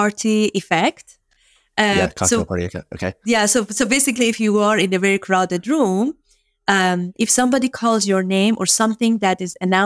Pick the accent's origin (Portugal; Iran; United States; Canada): Iran; growing up in Iran